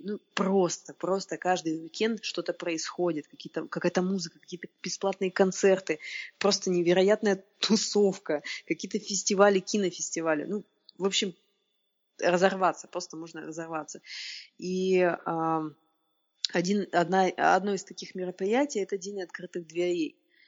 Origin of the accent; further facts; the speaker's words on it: Vladivostok, Primorsky Krai, Russia; Я же из Владивостока, я работала на региональном телевидении